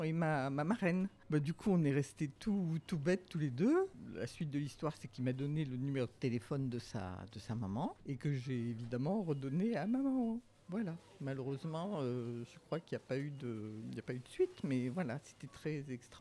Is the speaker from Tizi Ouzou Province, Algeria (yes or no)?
no; Tlemcen, Tlemcen Province, Algeria; born there; moi à Tlemcen, lui à Colombéchar.